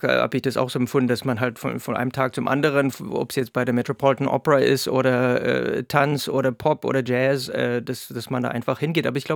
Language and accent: German; Stellenbosch, Western Cape, South Africa; moved away as an adult; Also ich habe eigentlich klassische Musik studiert in Südafrika, in Stellenbosch, wo ich aufgewachsen bin.